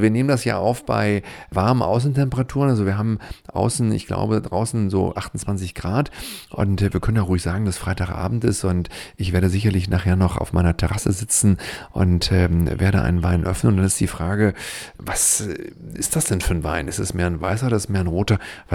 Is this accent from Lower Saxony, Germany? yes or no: yes; Wilhelmshaven, Lower Saxony, Germany; Ich komme aus Wilhelmshaven, wie Sie wissen, und es fallen mir da so 2-3 gute Weinhändler ein.